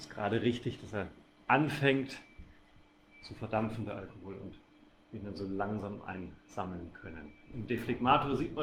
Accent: Bavaria, Germany; born there; Ich bin gebürtiger Frank

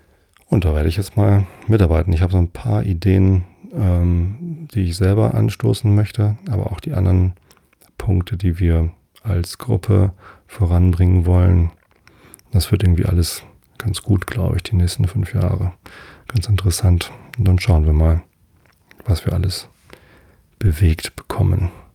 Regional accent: Wistedt, Lower Saxony, Germany; wir sind ja in Vistit aufgewachsen und mein Vater war nicht nur im Gemeinderat Vistit, sondern auch im Samtgemeinderat Tostedt, genauso wie ich.

